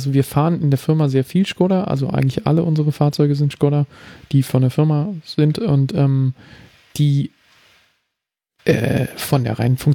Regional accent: East Germany, Germany; und ich bin in der DDR aufgewachsen

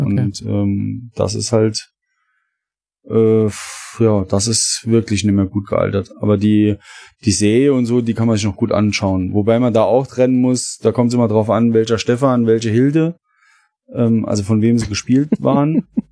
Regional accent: Saarland, Germany; accent: Saarland dialect; Also Bexbach, wo das spielt, ist auch jetzt von mir aus gesehen 2 Orte weiter.

